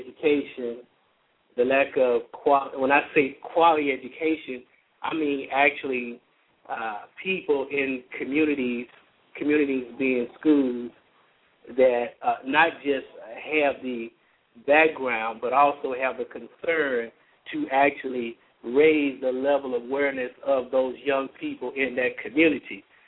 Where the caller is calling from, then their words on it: Fort Worth, Texas, United States; I'm calling from Fort Worth.